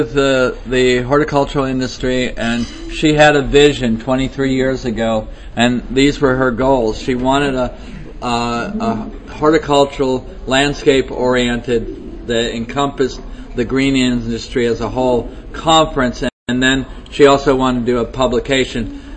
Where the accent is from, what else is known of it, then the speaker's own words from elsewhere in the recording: Florida, United States; also born or lived in Hawaii; I'm originally from Florida and lived in Hawaii and whatnot, so I still have lots of palm trees.